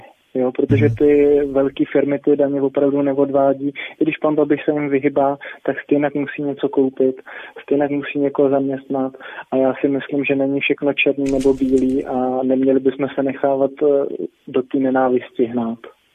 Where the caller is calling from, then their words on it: Prague, Czechia; jsem z Prahy.